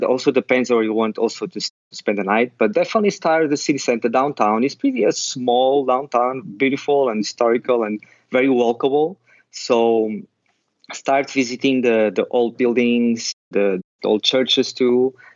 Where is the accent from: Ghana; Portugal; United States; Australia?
Portugal; Porto, Norte; I'm from Porto, so I did spend a lot of time in that.